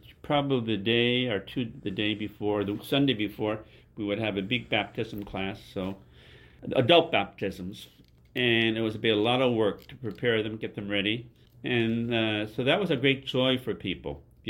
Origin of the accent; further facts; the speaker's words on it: New Jersey, United States; I was stationed in Korea from 1972 onwards, and I'm from New Jersey.